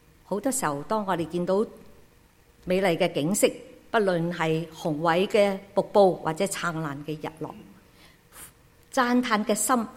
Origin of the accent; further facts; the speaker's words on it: Hong Kong; 我好记得小时候在香港